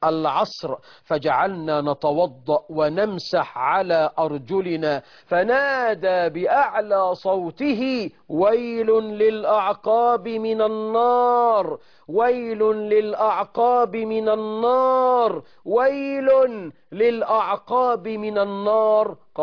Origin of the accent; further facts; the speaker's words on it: Egypt; والعامة عندنا في مصر يسموه بز الرجل